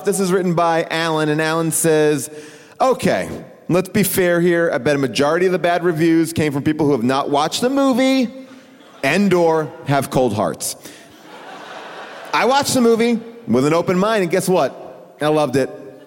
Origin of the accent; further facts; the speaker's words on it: Charleston, United States; It's my hometown.